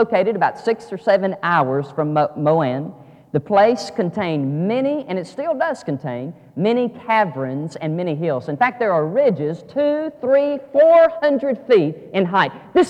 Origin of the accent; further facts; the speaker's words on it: Mobile, Alabama, United States; also born or lived in Monroeville, United States; We moved from Mobile, Alabama to Monroeville, Alabama. And my brother and I enrolled in another school.